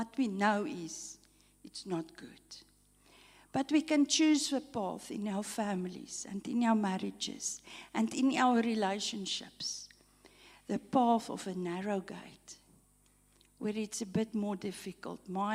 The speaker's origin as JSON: {"language": "English", "region": "Free State", "country": "South Africa", "said": "Our family are in Bloemfontein. We're actually coming from the Free State."}